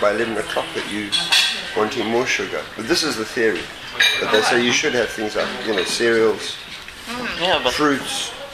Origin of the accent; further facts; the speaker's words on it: Zimbabwe; You know, as a kid growing up in Zimbabwe in the 50s, we had American comics, which was amazing.